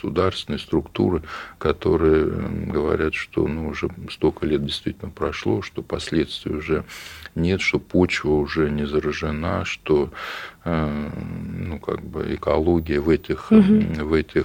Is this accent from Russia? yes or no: yes; Oryol Oblast, Russia; я из Орловской области, которая пострадала, многие районы, которые пострадали от Чернобыльской аварии